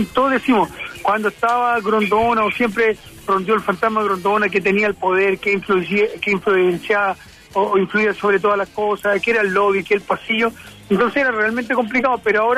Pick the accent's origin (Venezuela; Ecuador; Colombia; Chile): Chile; nosotros como hinchada chileno, como país